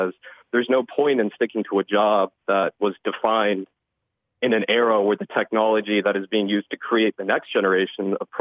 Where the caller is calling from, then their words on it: Dayton, Ohio, United States; So, as you said, I'm from Dayton, Ohio, which is similar to the environment in Lordstown